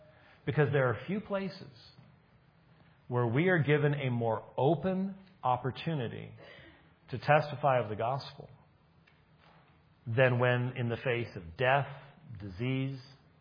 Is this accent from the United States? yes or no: no; Scotland, United Kingdom; I'm a Scotsman.